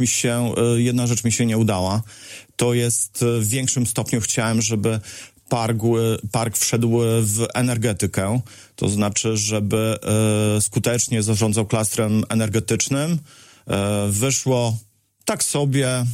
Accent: Suwałki, Podlaskie Voivodeship, Poland; Jestem dumny z Suwałk. 9 lat to jednak prawie dekada. Przyglądałem się rozwojowi miasta, mojego miasta. Miasta, w którym ukończyłem szkołę podstawową, szkołę średnią.

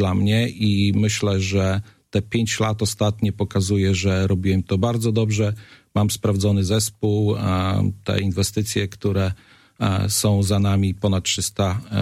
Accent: Augustów, Podlaskie Voivodeship, Poland; od urodzenia jestem związany z Augustowem.

